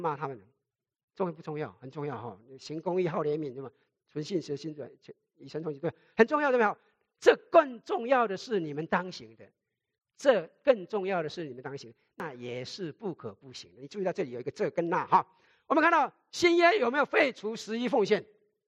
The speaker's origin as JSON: {"language": "Chinese", "country": "China", "said": "因为谈钱，中国人谈钱伤感情，是吧？谈钱伤感情，我们中国人文化里面钱很重要"}